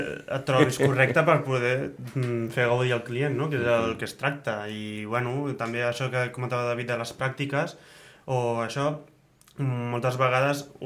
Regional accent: Els Monjos, Catalonia, Spain; Jo sóc dels Monjos.

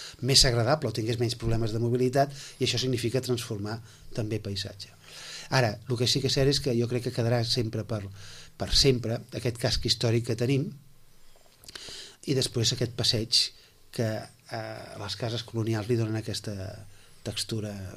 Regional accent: Sitges, Catalonia, Spain; he trobat una persona que diu que sóc de Sitges i diuen, quin poble més maco, quin poble...

